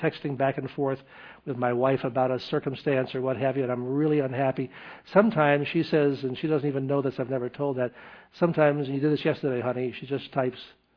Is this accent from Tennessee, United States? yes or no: yes; Tennessee, United States; I was from Tennessee also, so I could appreciate this.